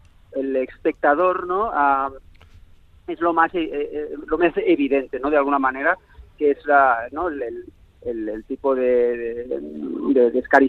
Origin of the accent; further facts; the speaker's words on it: Barcelona, Catalonia, Spain; also born or lived in Cameroon; mi abuela, que es la que me crió en la Masía, donde me crié, en Barcelona.